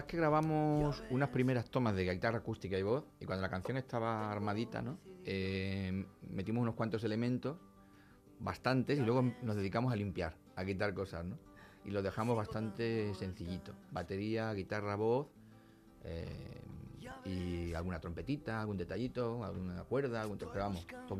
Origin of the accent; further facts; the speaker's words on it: Extremadura, Spain; ahora en mi tierra, en Extremadura, en Cáceres